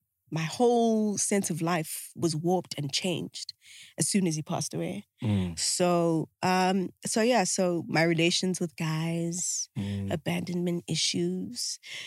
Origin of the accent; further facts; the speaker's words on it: Berea, Gauteng, South Africa; But I grew up in Berea, Pilbro.